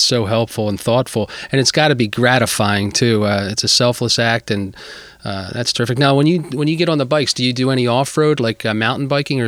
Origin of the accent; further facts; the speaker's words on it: Pennsylvania, United States; Well, I grew up in Humeville, right down the road from Langhorne and Pendel.